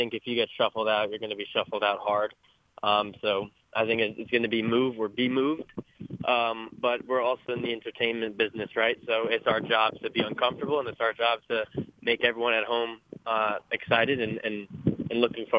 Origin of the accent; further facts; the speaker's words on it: New Jersey, United States; I grew up in New Jersey, so I'm a couple hour drive away, but nothing else is closer.